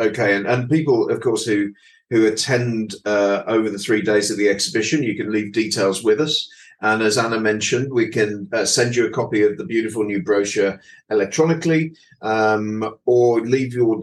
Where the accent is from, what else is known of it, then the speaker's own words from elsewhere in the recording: Birmingham, West Midlands, United Kingdom; as a Brummie myself